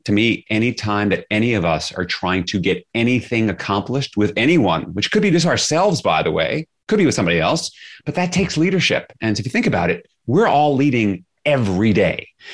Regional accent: Flushing, New York, United States; Not so easy when you're growing up in Flushing, Queens, which is where I grew up, where I got called all sorts of names

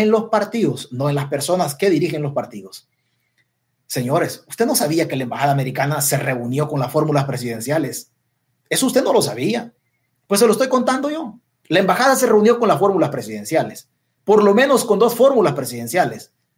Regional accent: El Salvador; ahí jugamos un rol importante nosotros como salvadoreños o el país por su ubicación geográfica

